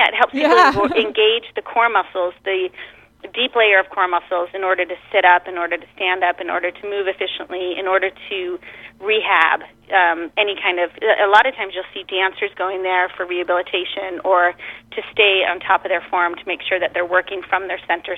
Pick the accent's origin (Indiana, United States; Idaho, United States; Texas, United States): Idaho, United States; Pocatello; moved away as an adult; also born or lived in New York City; I'm originally from Pocatello, Idaho, and I moved to New York to go to NYU